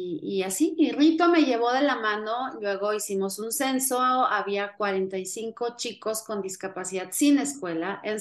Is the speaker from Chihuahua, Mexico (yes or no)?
yes; Chihuahua, Mexico; Yo soy de Chihuahua, de un pueblo, de la sierra de Chihuahua.